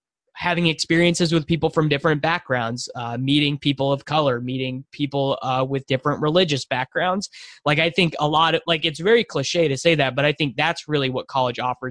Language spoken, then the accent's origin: English; Kansas, United States; I'm from Kansas, so small town in Kansas to Kansas City.